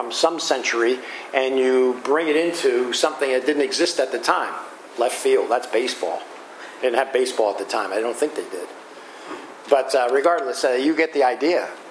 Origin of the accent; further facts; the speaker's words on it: New Jersey, United States; born or raised there